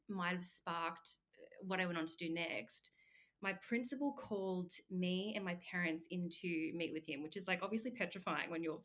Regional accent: Australia; hey, look, I'm from Australia, but I'll fly to New York and work for you for free if you have me.

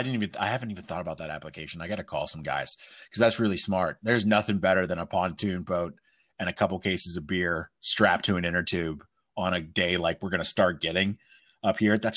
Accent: Pennsylvania, United States; Yeah, dude, that's where we're from. We're both from Pennsylvania.

